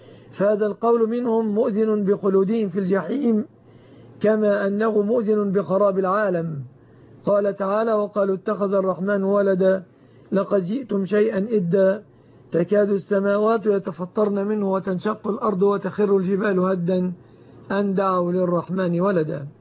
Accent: Egypt; بلادنا مصر

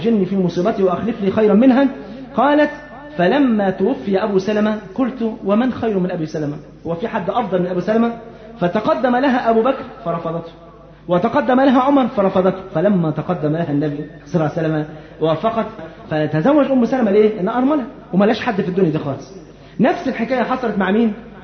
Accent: Egypt; يعني على سبيل المثال احنا عندنا في مصر هنا

